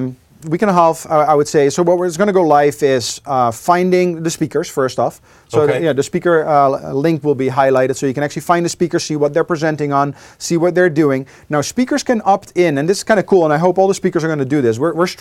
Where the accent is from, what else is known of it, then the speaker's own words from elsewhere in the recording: Netherlands; English is a second language; so I'm from the Netherlands. I know there's a Dutch group already.